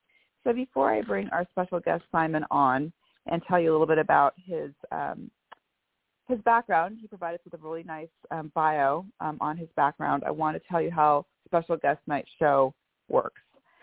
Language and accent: English; Bellevue, Washington, United States; I am from Bellevue, Washington